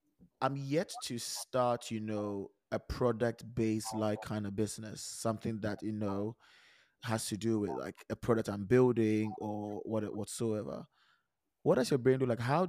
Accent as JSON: {"language": "English", "country": "Ghana", "said": "because we are both Ghanaian, right?"}